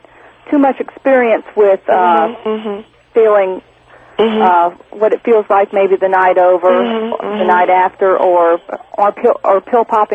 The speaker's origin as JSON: {"language": "English", "region": "Georgia", "country": "United States", "said": "Excuse me, I'm a woman from Georgia"}